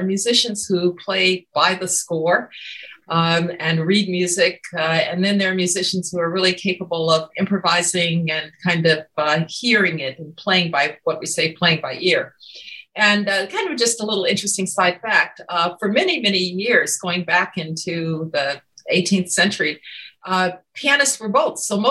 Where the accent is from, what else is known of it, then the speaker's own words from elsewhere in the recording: Birmingham, Alabama, United States; I was born in Birmingham, Alabama. I was born into the segregated South.